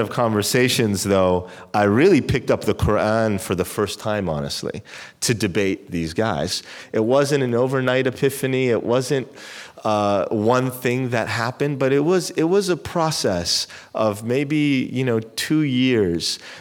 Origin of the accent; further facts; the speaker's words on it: Amman, Amman Governorate, Jordan; also born or lived in Europe; Well, so backing up, I guess, a little, I was born in Amman.